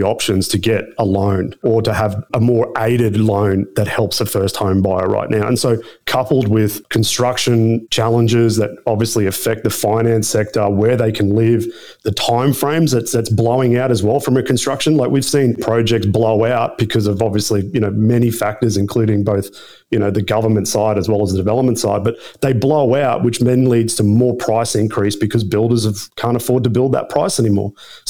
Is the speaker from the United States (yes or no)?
no; Logan, Queensland, Australia; I love Logan. I was born and raised in Logan.